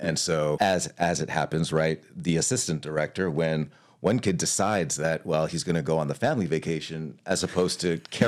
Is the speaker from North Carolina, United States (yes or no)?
no; Hawaii, United States; because I'm from Hawaii originally, it was sort of the space and the time for me to understand another practice of mine. I used to dance hula